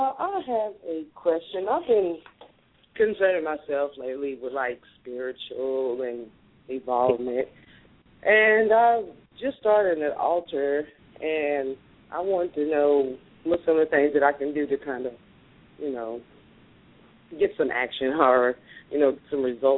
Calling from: Oklahoma, United States; I'm calling from Oklahoma.

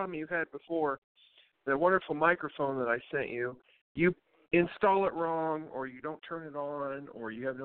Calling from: Indiana, Arkansas, United States; Well, I'm calling you from Indiana, Arkansas right now.

